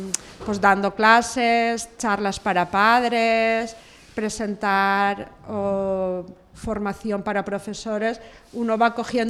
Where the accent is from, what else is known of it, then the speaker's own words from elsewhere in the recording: Valencian Community, Spain; accent: Valencian; first language Valencian; Spanish is a second language; Sí, es mi lengua materna.